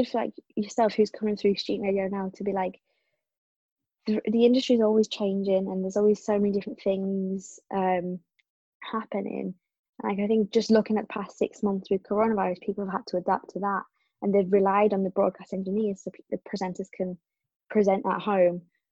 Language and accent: English; Carlisle, North West England, United Kingdom; because I'm originally from Carlisle, like I would never have thought I would be friends with these people